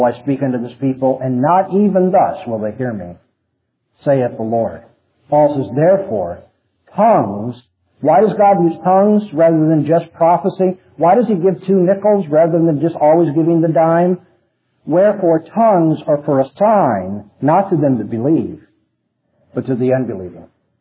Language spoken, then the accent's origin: English; California, United States; This is very easy for me to understand because I come from Southern California.